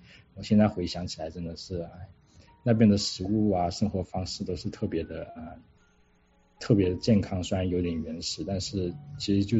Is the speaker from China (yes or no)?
yes; Haikou, Hainan, China; now in Seattle, United States; 我小时候在海南吃的鸡饭其实挺多的，因为我在海口那边有经常卖一些文昌鸡跟那个文昌鸡饭。